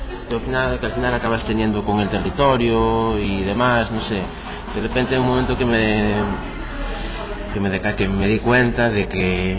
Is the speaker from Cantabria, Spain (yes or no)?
no; Bueu, Galicia, Spain; born there; Nací en Bueu, una villa...